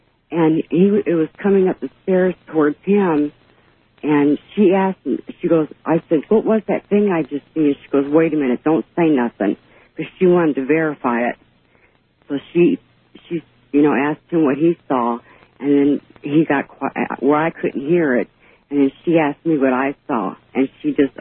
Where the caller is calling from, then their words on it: Bloomington, Indiana, United States; Okay, this is … I'm calling from Bloomington, Indiana.